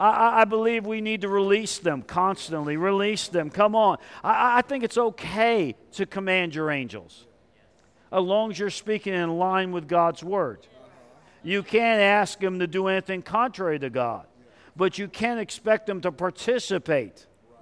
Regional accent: New York, United States; I'm originally from New York.

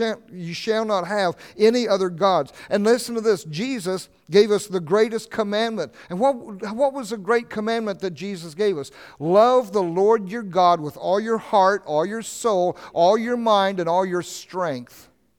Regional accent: Oklahoma, United States; I was raised in Oklahoma

